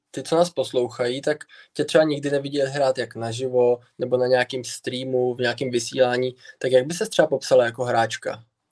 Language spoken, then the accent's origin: Czech; Pardubice, Pardubice Region, Czechia; jsem tam byl, protože jsem z Pardubic.